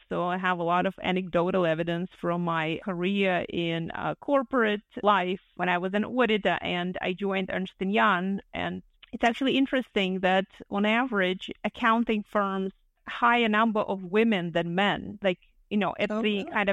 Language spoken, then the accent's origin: English; Belarus; English is a second language; Yeah, so like I said, I'm originally from Belarus.